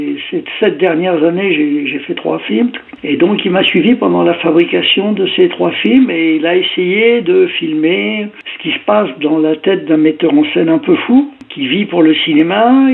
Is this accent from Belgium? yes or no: no; Paris, Île-de-France, France; Je suis né à Paris, bien sûr, je suis un Parisien